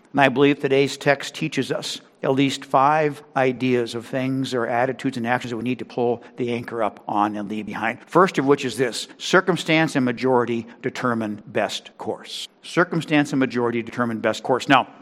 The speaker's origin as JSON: {"language": "English", "town": "Kearney", "region": "Missouri", "country": "United States", "tie": "born or raised there", "said": "And we grew up together in Kearney, Missouri, and probably have some folks in Kearney listening right now too, by the way."}